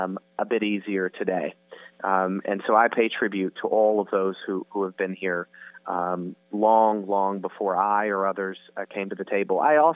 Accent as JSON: {"language": "English", "region": "the South", "country": "United States", "tie": "born or raised there", "said": "Growing up in the South, life happens in three places, home, school, and church."}